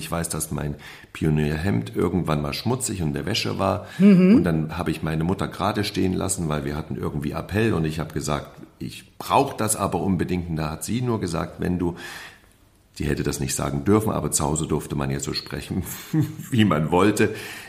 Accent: Germany; born or raised there

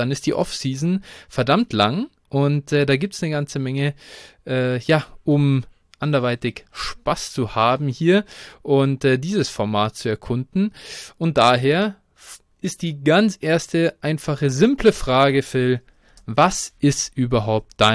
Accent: Munich, Bavaria, Germany; Ich komme aus München

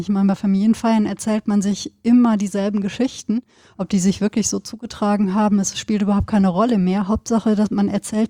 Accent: North Rhine-Westphalia, Germany; now in Cologne, Germany; Ja gut, aber ich komme aus Westfalen, aus dem Sauerland.

